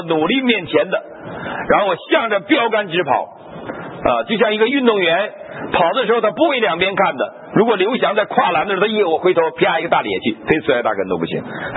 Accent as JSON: {"language": "Chinese", "region": "Northeast China", "country": "China", "said": "我们东北人男女都会和面，连小孩都会和面。"}